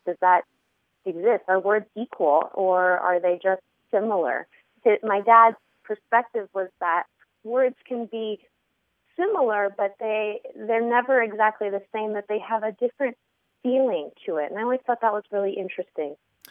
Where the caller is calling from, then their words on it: San Diego, California, United States; I'm calling from San Diego.